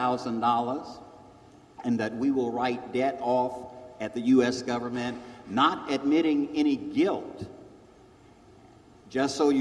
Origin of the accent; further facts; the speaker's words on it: Tillery, North Carolina, United States; In North Carolina, when I tell people I'm from Tillery and they go, where is that?